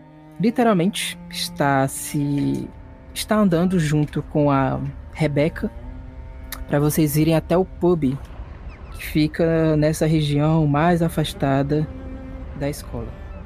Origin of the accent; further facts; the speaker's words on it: Minnesota, United States; Portuguese is a second language; Como eu disse, eu também sou da América, eu sou de Minnesota